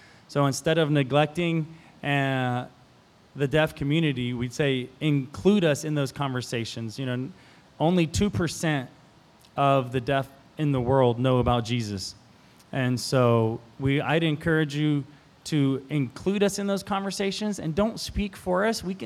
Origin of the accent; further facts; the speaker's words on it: Mississippi, United States; now in Mobile, United States; I live in Mobile, Alabama. I was born and raised in Mississippi. I grew up in an Episcopal church my whole life.